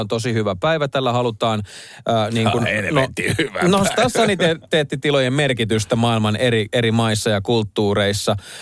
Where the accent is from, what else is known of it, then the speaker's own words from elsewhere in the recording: Vantaa, Uusimaa, Finland; Mä olin koulussa tutustuin pienenä poikana tuolla Vantaan Korsossa tällaiseen yhteen tyyppiin vaan.